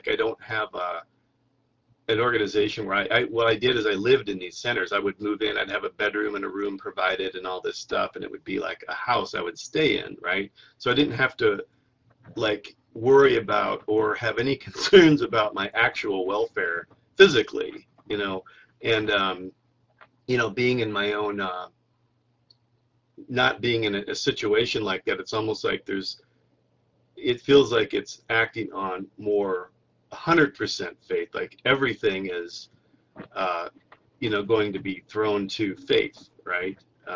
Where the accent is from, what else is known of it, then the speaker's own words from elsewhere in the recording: Omaha, Nebraska, United States; I've been here for the longest I've ever been in a city in my whole life, since I grew up in the city I was born in Omaha.